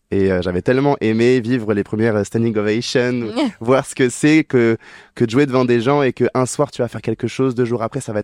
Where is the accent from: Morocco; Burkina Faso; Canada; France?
France; Vezin, Normandy; Alors, moi, je viens de la campagne normande. J'ai une toute petite ville, c'est le Vezin, voilà, qui est tout près d'Avranches.